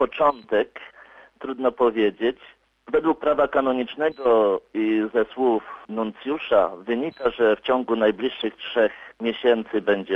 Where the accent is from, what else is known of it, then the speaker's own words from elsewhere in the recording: Zuzowy, Łódź Voivodeship, Poland; now in South Africa; Pochodzę z diecezji radomskiej, z parafii Przedbórz, wioska Zuzowy, gdzie wychowywałem się, chodziłem do szkoły i wzrastałem.